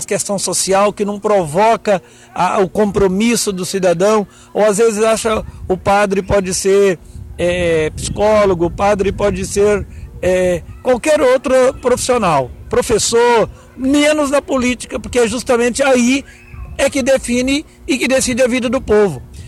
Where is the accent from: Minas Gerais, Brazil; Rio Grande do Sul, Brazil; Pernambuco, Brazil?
Minas Gerais, Brazil; Urucânia; Eu sou natural da cidade de Urucânia, que está na Zona da Mata, mas estudei Mariana, né, onde eu fiz 9 anos de estudo. E depois fui para Ouro Branco, onde é meu domicílio eleitoral. Ouro Branco está ali perto de Congonhas.